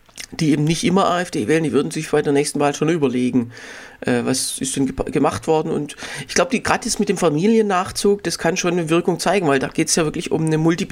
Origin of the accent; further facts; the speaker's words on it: Heilbronn, Baden-Württemberg, Germany; das war bei uns in Heilbronn halt